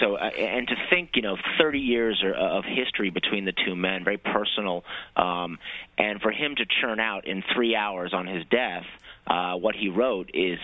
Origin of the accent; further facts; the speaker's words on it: New York, United States; To Royko, you know, I grew up in New York, so obviously I knew all the New York names intimately